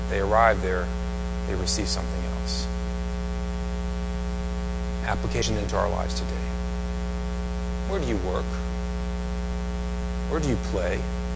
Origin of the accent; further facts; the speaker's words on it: United States; Sylvie's from France, I'm from the States